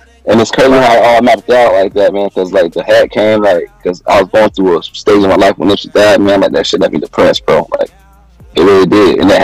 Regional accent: North Carolina, United States; Well, first off, I'm from North Carolina. I'm 28.

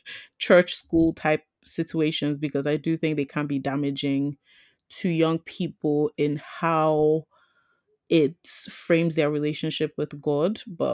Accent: Nigeria; growing up in Nigeria as a Nigerian girl

